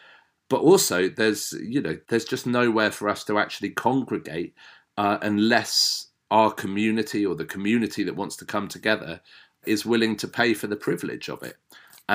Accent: England, United Kingdom; And I say quite, it's just because I'm being English and moderating it, like very brutal.

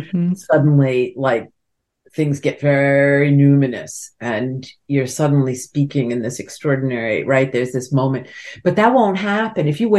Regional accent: New York, United States; I, you know, I'm also a New Yorker

